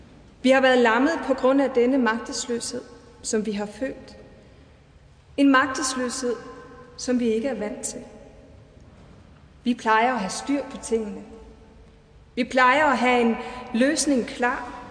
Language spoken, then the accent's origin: Danish; Schleswig-Holstein, Germany; jeg som sydslesviger kan stå her på prædikestolen i dag og prædike for landets folkevalgte. At jeg som tysk statsborger kan stå her